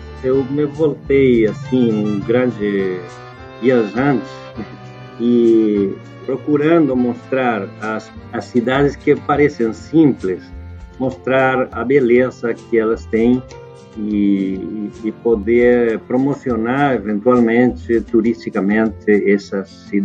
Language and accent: Portuguese; Santo Tomé, Corrientes, Argentina; also born or lived in Córdoba; Aí eu vim para a fronteira, vim para São Tomé, onde eu era natural